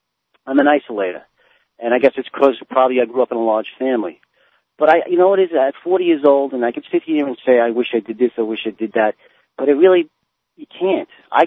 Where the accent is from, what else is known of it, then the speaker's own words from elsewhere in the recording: Queens, New York, United States; Even though I grew up in Queens, I've seen a lot of sides of life that I would have never seen